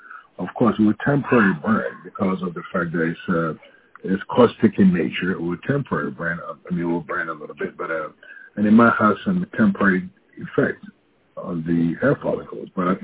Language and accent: English; Ghana; which was very commonplace growing up in Ghana.